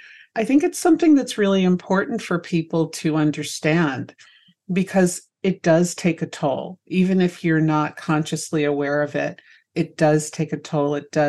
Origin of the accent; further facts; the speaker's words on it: Manhattan, New York, United States; born there; And I was born in Manhattan, so it's not exactly like I was born in some lily white place.